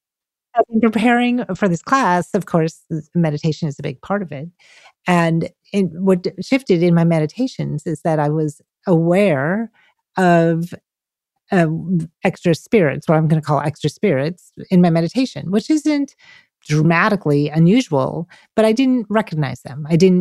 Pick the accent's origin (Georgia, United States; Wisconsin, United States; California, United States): Wisconsin, United States; But, you know, I grew up in Wisconsin around forest all the time.